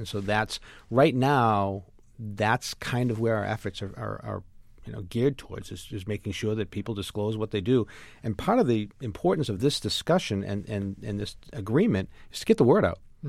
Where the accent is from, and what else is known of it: Lynn, Massachusetts, United States; born or raised there